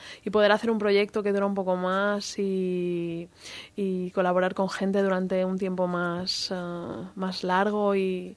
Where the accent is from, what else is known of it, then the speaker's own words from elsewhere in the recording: Valencia, Valencian Community, Spain; Valencia. Me encanta mi ciudad, yo somos de la Terreta